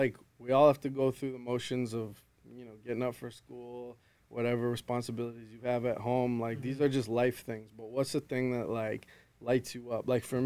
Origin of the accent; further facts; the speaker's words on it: Halifax, Nova Scotia, Canada; also born or lived in Vancouver / New York City; now in Fort McMurray, Canada; I'm a city boy, so I was born and raised in Halifax, like right downtown, in the hustle and bustle of it. So after that, I lived in Vancouver, and after that, I lived in New York City.